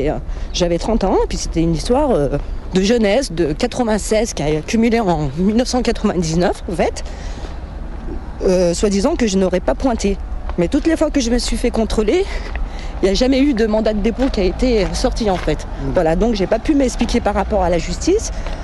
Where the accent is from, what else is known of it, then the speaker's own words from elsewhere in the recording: Oullins, Auvergne-Rhône-Alpes, France; Moi je suis né à Oulin, moi. J'ai grandi un petit peu à Oulin, et puis après, je suis allé un petit peu de partout, voilà.